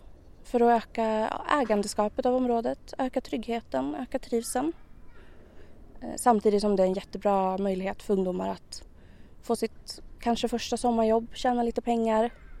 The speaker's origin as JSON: {"language": "Swedish", "town": "Västerås", "region": "Västmanland County", "country": "Sweden", "lives_now": "Tyresö, Sweden", "said": "Jag kommer från Västerås från början."}